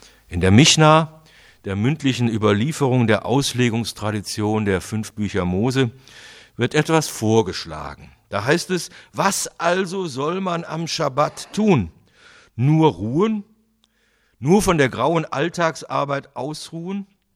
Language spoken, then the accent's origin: German; Cologne, North Rhine-Westphalia, Germany; lange Zeit in meiner Heimatstadt Köln tätig